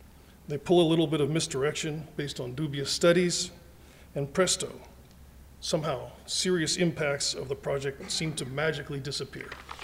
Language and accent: English; Franconia, New Hampshire, United States; I'm from Franconia, New Hampshire.